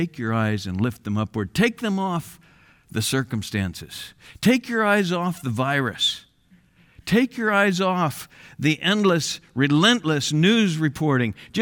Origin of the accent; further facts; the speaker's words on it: United States; I'm an American, and I'm appreciative of the camaraderie that I sense right now in our culture.